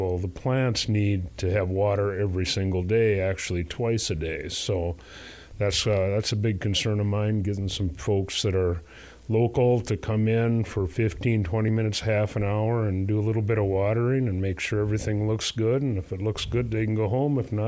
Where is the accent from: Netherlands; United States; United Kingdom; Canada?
United States; Fargo, North Dakota; I actually was born and raised in Fargo, and I attended NDSU and got my bachelor's degree in production horticulture from NDSU.